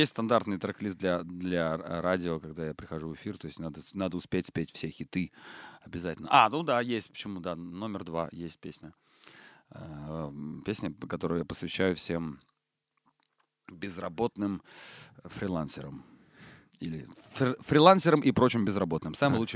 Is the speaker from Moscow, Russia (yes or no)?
no; Saratov, Saratov Oblast, Russia; Я из Саратова, и я саратовец, и поэтому, да, Саратов.